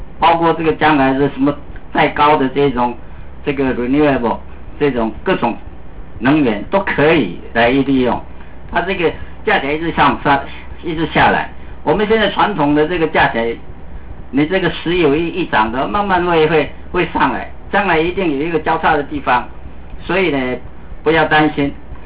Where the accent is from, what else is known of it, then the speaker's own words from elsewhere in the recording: Taiwan; 可是我们有一个好像不是我们台湾人的一个国会在那边